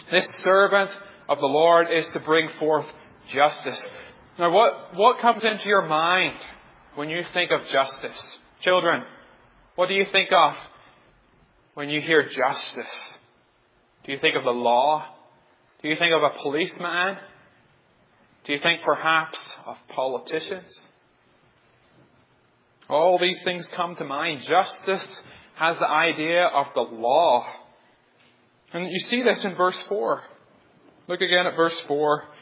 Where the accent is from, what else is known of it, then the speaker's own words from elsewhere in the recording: Ireland; I come from Ireland, a tiny little island in the sea